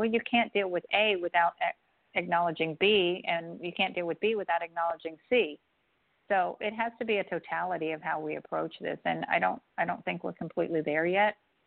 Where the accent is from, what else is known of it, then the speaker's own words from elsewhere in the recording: San Diego, California, United States; I'm from San Diego. You know, that's where we were stationed.